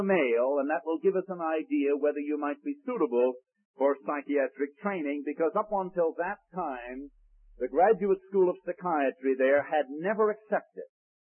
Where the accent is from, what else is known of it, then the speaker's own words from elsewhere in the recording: Ireland; born there; I was born in Ireland, and I discovered one of my compatriots here tonight, wherever he is